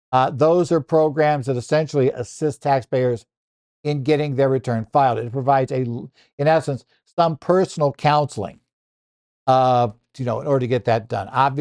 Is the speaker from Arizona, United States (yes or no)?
yes; Arizona, United States; As I noted, my home state of Arizona was one of those 12 where you could sign up and use the direct file program.